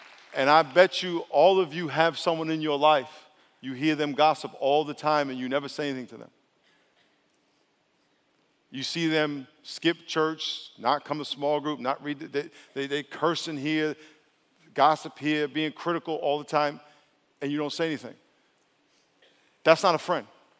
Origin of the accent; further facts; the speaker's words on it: New York, United States; I said to her, I'm from New York. I don't care.